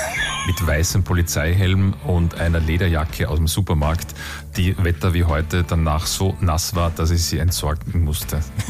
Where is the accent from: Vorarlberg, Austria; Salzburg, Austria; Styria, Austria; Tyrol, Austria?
Styria, Austria; moved away as an adult; now in Vienna, Austria; Ich bin kein Wiener, nur um das mal klarzustellen. Ich komme aus der Steiermark, bin nur nach Wien emigriert.